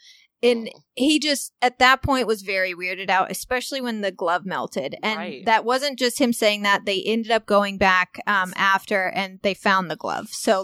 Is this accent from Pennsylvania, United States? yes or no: no; Walnut Hill, Illinois, United States; born or raised there